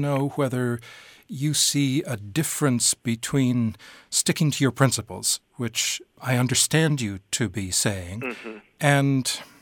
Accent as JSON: {"language": "English", "region": "Illinois", "country": "United States", "tie": "born or raised there", "said": "when I was raised in Illinois, not that far from the district that you represent."}